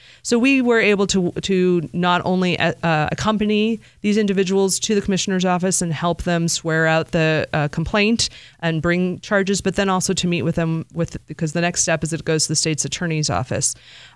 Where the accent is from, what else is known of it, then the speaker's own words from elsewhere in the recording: Massachusetts, United States; also born or lived in Washington, D.C.; now in Baltimore, United States; I grew up in Massachusetts, so I returned home for a few years.